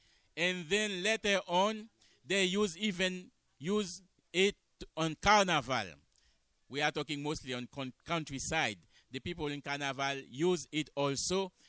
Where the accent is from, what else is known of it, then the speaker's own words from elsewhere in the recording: Miami, Florida, United States; And right now in Miami, since we are from Miami, we have a group of people who blow the polambi